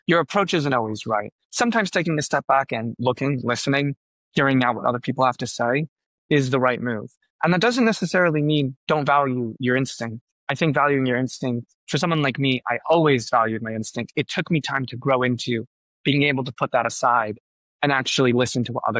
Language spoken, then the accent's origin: English; New York, United States; so I am a New Yorker at heart, born and raised in the suburbs.